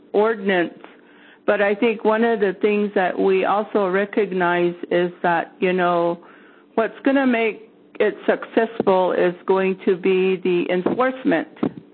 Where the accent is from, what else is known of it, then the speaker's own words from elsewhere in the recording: Arizona, United States; I'm from Hopi, and we have been struggling with our elder abuse ordinance for over probably going almost on 10 years.